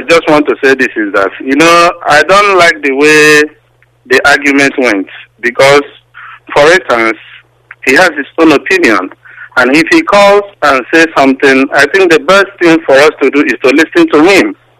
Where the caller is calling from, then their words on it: Ghana; I'm calling from Ghana.